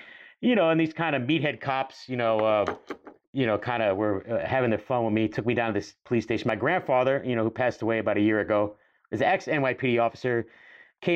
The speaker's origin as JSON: {"language": "English", "town": "Staten Island", "region": "New York", "country": "United States", "tie": "born or raised there", "said": "we grew up in New York in the 90s, even on Staten Island, I was stopped and frisked on several occasions"}